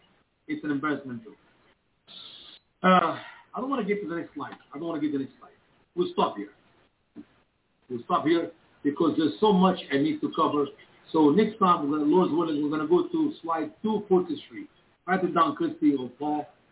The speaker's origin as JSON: {"language": "English", "country": "Egypt", "second_language": "English", "moved": "yes", "said": "we're going to talk about even coming to my home country, Egypt"}